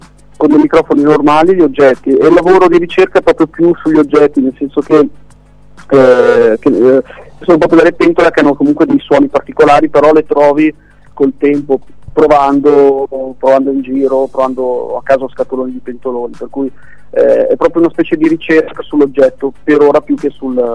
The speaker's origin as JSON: {"language": "Italian", "region": "Lombardy", "country": "Italy", "lives_now": "Milan, Italy", "said": "Io vengo dalla Valtellina e adesso però da un paio d'anni vivo stabilmente a Milano"}